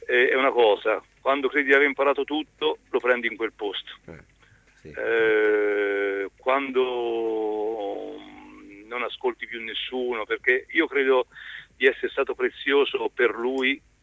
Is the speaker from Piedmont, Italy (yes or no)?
no; Pisa, Tuscany, Italy; oggi io essendo pisano mi auguro che Pisa esca dalla crisi